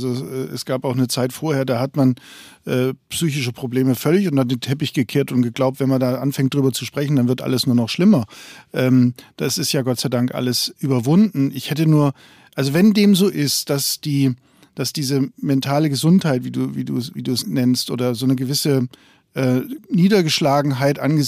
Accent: Bavaria, Germany; Oder also fast aus dem Allgäu.

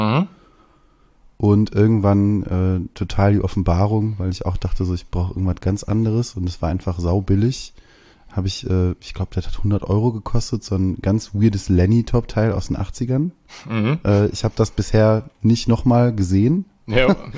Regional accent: Essen, North Rhine-Westphalia, Germany; now in Cologne, Germany; genau, ich habe ewig in Essen gewohnt und bin dann, ich glaube, das war Ende 2017, zum Studium nach Köln gezogen.

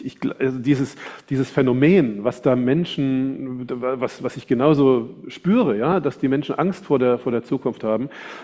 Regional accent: East Germany, Germany; ich bin also im Osten Deutschlands groß geworden. Ab zur Wende war ich 16, ja, wo in Leipzig da um den Innenstadtring die Demonstrationen losgingen und so weiter.

